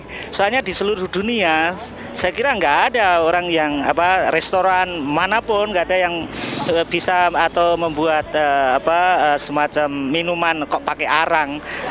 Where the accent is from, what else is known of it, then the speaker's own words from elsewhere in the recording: Yogyakarta, Special Region of Yogyakarta, Indonesia; Saya orang Jogja asli.